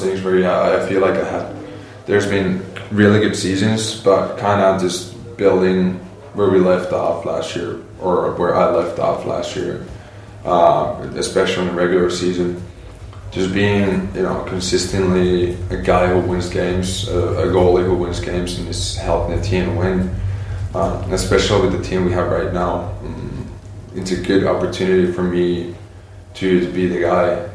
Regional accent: Finland; I grew up in Finland, so knowing that everybody watches it

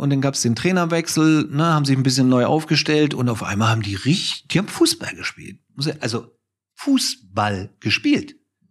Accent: Hamburg, Germany; born there; ich bin ja zurückgezogen nach Hamburg in meine Geburtsstadt.

